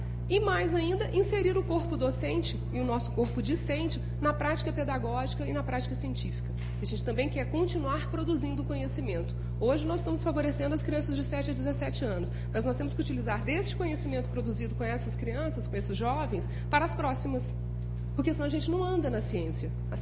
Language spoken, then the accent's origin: Portuguese; Caeté, Minas Gerais, Brazil; born there; Eu não nasci em Ouro Preto, eu nasci pertinho daqui, em Caeté.